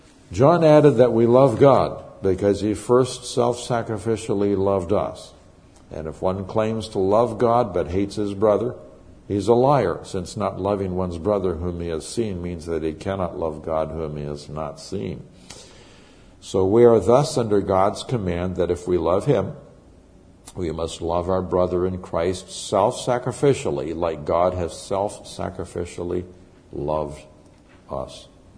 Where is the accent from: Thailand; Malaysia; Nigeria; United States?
Nigeria; I grew up in Nigeria, West Africa. My parents were missionaries there.